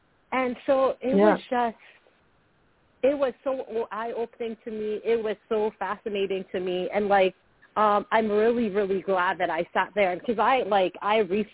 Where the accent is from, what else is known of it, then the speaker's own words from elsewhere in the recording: Sierra Leone; when I grew up in Sierra Leone, I grew up next to a marsh that drained out into the beach, right?